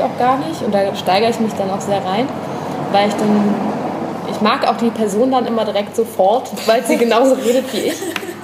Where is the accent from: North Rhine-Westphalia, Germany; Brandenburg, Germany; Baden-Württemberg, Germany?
North Rhine-Westphalia, Germany; also born or lived in Ruhr / Cologne; now in Berlin, Germany; Heimat ist für mich zum Beispiel der Niederrhein, wo ich herkomme, aber auch das Ruhrgebiet, wo ich lange gewohnt habe. Und es ist auch nicht so weit vom Niederrhein, also die Mentalität ist sehr gleich. Aber auch Köln, wo ich mal gewohnt habe.